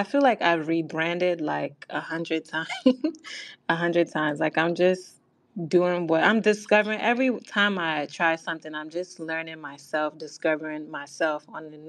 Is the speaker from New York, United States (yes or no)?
yes; New York, United States; I'm from New York. Like, I feel like New York is very amazing culture over here.